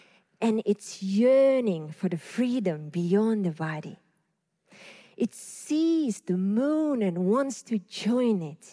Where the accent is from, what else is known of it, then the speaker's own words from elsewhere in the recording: Sakha Republic, Russia; now in abroad; I'm from the Republic of Saha Yakutia in Arctic Siberia, the most cold settled place on Earth